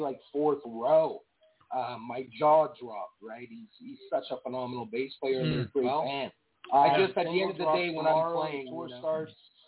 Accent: Montreal, Quebec, Canada; We're from Montreal.

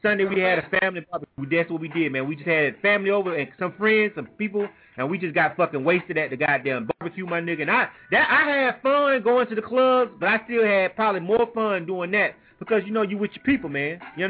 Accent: Panama City, Florida, United States; Went out of town, back to my hometown. I'm from Panama City, Florida.

